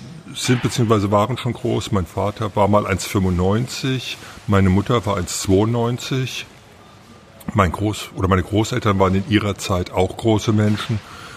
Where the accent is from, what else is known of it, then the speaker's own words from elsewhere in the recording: Frankfurt, Hesse, Germany; born there; now in Troisdorf, Germany; Ja, ich bin gebürtiger Frankfurter. Das ist nicht Hessen, das ist Frankfurt.